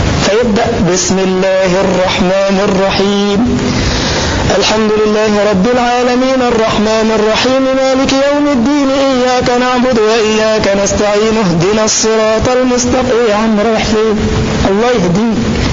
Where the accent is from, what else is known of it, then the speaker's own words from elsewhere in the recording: Egypt; وأذكر أني في بلدنا مصر كان عندي أسبوع دعوة في مسجد من المساجد محاضرة